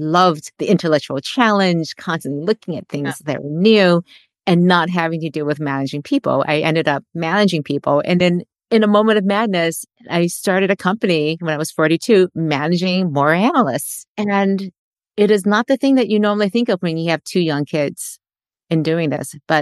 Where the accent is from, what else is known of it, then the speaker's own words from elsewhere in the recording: Detroit, Michigan, United States; I grew up in Detroit and I'm Asian American. I'm Chinese American. My parents were immigrants, first generation. I was born in Detroit and there were no Asians in Detroit when I was growing up.